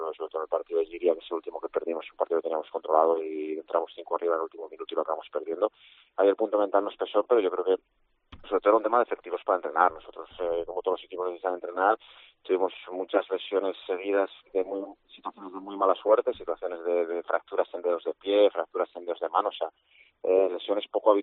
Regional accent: Valladolid, Castile and León, Spain; como yo soy de Valladolid

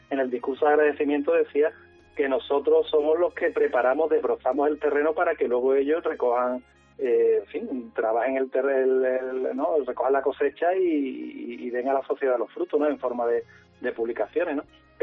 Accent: Chapatales, Andalusia, Spain; la creación de los poblados de colonización, por ejemplo, en mi pueblo, ¿no? Pues Chapatales, por ponerte un caso, ¿no?

